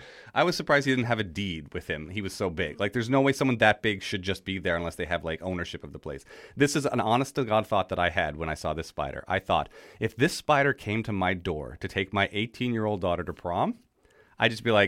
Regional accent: Newfoundland and Labrador, Canada; accent: Newfie; Just like we talked about my Newfie accent, never heard the Newfie accent.

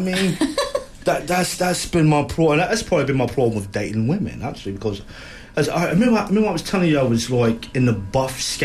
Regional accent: United States; I come over from the States.

